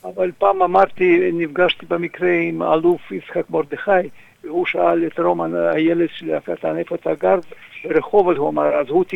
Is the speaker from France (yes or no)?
no; Moldova; moved away as an adult; also born or lived in Russia; now in Israel; נולדתי ברוסיה, ברית המועצות לשעבר. אנחנו סך הכל ממולדובה.